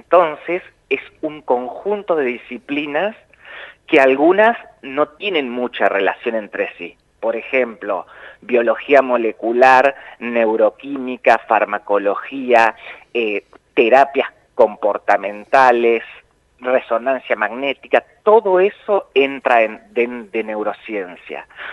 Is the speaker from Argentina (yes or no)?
yes; Trelew, Chubut, Argentina; now in Puerto Madryn, Argentina; porque a la vez yo soy de Trelew, y nos instalamos en la ciudad de Puerto Madryn